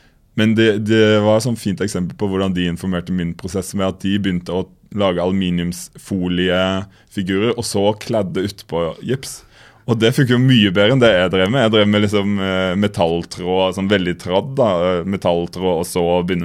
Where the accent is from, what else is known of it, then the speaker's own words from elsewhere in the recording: Lillesand, Agder, Norway; og så hadde jeg et slags sånn sommeratelier I min hjemby, som jeg brukte mye også.